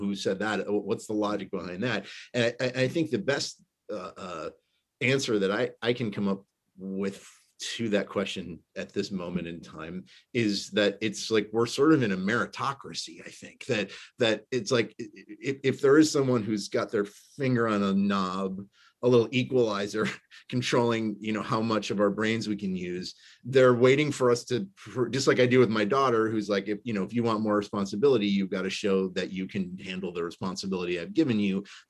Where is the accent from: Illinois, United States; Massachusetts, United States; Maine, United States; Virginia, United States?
Illinois, United States; Chicago; also born or lived in New York / Los Angeles; I'm a city boy, I grew up in Chicago, and then I lived in New York, you know, I lived in LA. I've only ever lived on pavement.